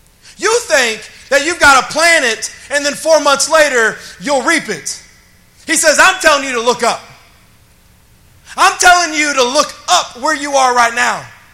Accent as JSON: {"language": "English", "town": "Dallas", "region": "Texas", "country": "United States", "tie": "born or raised there", "said": "I am a Texas forever kid, born and raised in Dallas. And there is something beautiful about a painted Texas sunrise or sunset."}